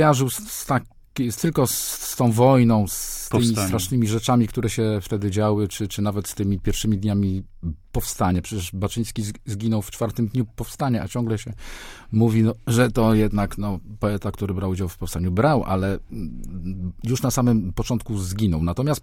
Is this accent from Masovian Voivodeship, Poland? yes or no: yes; Warsaw, Masovian Voivodeship, Poland; Ja właśnie się wychowałem na Czerniakowie, stamtąd pochodzę.